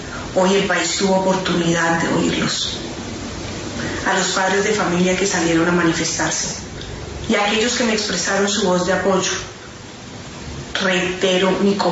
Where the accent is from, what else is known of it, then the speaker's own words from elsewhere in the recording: Colombia; Como mujer, como colombiana